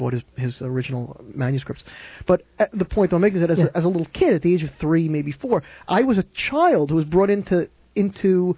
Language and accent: English; Woodmere, New York, United States; I had grown up in Woodmere. I was born and raised in Woodmere.